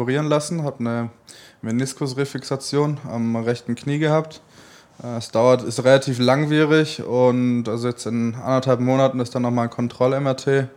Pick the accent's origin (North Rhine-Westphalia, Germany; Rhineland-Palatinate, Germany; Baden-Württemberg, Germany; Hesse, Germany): Baden-Württemberg, Germany; Stuttgart; Also Stuttgart wird immer meine Heimat bleiben.